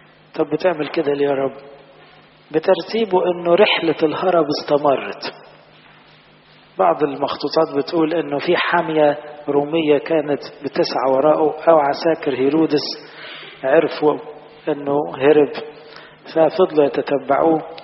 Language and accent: Arabic; Egypt; وإحنا كمصريين بنعتز بهذا الإصحاح في الكتاب لأنه إصحاح خاص ببلادنا